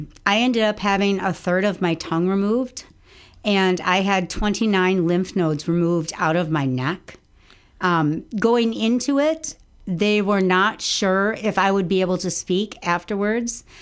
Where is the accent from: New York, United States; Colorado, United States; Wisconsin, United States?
Wisconsin, United States; Richland Center; So I am from Richland Center. I have lived here my whole life.